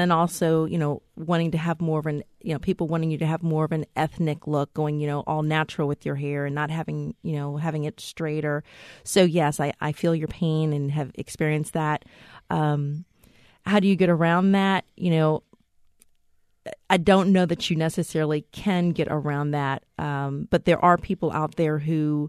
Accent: Ohio, United States; also born or lived in California; now in Texas, United States; Being from the Midwest myself, I grew up in Ohio.

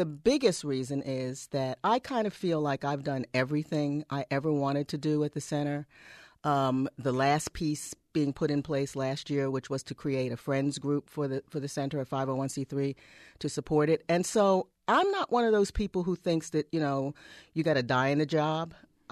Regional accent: East Coast, United States; I come from the East Coast and had, you know, a whole lot of activity, of arts activity going on.

